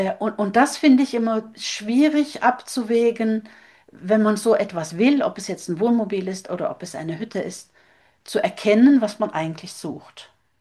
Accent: Southern Norway, Norway; Also gerade im Süden, wo ich herkomme, das ist so sozusagen die norwegische Côte d'Azur

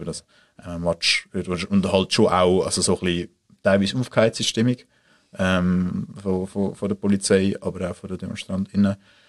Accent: Mittelland, Switzerland; das wäre so das Mittelland, dort, wo ich aufgewachsen bin

